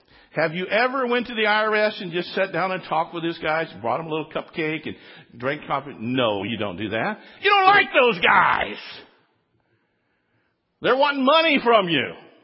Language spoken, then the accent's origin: English; Biloxi, Mississippi, United States; born there; I didn't have any choice that I was born in Mississippi, in Biloxi, Mississippi.